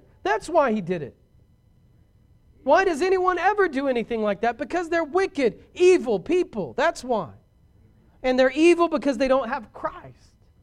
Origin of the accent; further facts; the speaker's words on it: Braggs, Oklahoma, United States; because I'm from Braggs. And I can promise you there's never been anyone even close to Michael Jordan at Braggs.